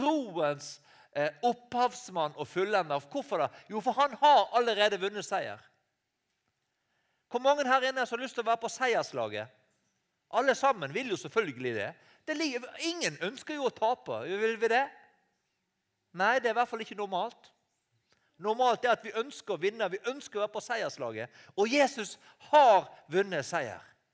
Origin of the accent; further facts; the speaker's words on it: Western Norway, Norway; Og jeg kjenner meg veldig godt igjen som vestlending. Og ute på disse øyene i vest i havet der vi har måttet klare oss selv.